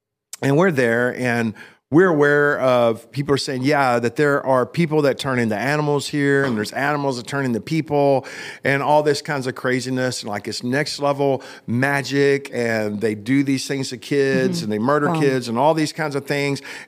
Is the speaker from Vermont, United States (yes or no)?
no; Glen Rose, Texas, United States; And I can tell y'all that I am from Glen Rose, Texas.